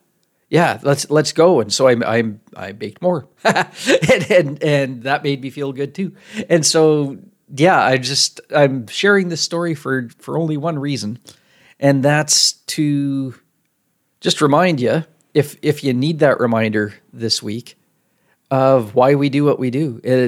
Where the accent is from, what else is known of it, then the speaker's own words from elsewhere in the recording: Saskatchewan, Canada; where I'm from I'm from Saskatchewan, so it's the prairies in Canada.